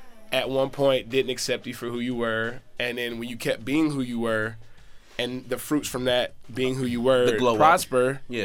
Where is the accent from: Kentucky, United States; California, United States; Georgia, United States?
Georgia, United States; East Point; I'm from East Point, I went to school like all around the city, so I've dealt with literally every demographic in Atlanta.